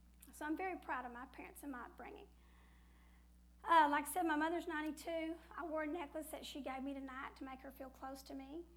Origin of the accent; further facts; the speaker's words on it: Vernon, Texas, United States; born there; accent: Texas; But I was born in Vernon, Texas. That's where I get my accent, if you're wondering. I was born in the northern part of the state